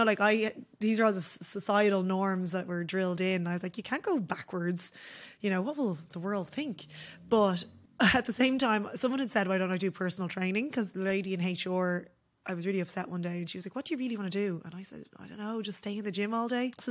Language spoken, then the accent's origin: English; Ireland; You know, like I'd never seen anything besides the way I grew up in Ireland.